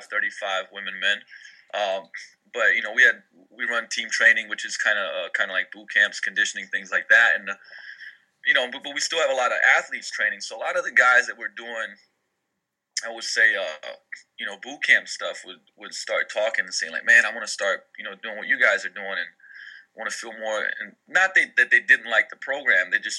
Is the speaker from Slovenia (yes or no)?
yes; Slovenia; moved away as an adult; also born or lived in London; now in Seattle, United States; I own a facility out here in Seattle. I'm actually originally from Slovenia in Europe, and grew up there, traveled a lot, lived in London for a while